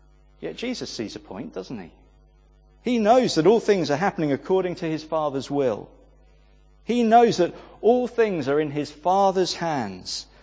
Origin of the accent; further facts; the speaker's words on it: Dover, South East England, United Kingdom; Growing up in Dover, I've always loved seeing Dover Castle lit up at night.